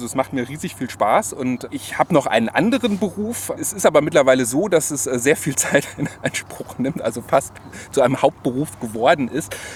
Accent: Cologne, North Rhine-Westphalia, Germany; Wir sind hier ganz nah an meiner Heimat in Köln-Poll, wo ich auch wohne.

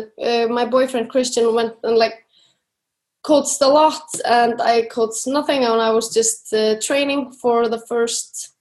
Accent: Iceland; English is a second language; now in Switzerland; But actually I'm living in Switzerland now, almost 2 years. In December will be 2 years. I'm from Iceland.

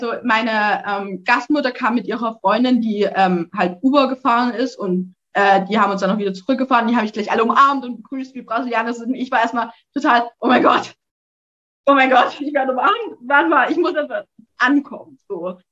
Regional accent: Saxony, Germany; Ich komme aus dem Erzgebirge

